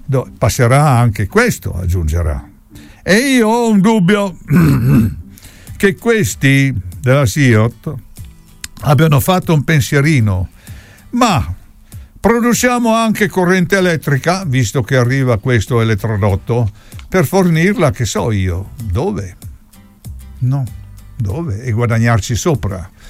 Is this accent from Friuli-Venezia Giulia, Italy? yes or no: yes; Mena di Cavazzo, Friuli-Venezia Giulia, Italy; born there; io sono nato a Mena di Cavazzo, sulla sponda quasi del lago